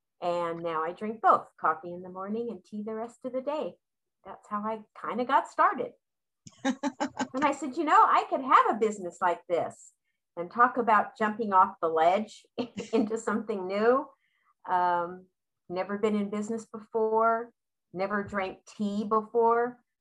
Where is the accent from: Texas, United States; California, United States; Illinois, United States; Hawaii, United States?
California, United States; moved away as an adult; now in Las Vegas, United States; I live in Las Vegas, but I come from Southern California when I retired from teaching.